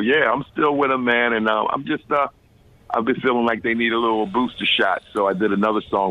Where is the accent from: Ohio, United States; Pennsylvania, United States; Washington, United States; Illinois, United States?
Pennsylvania, United States; Philadelphia; I grew up in South Philly. My group's … We're one of the biggest rap groups out of Philly from the golden era.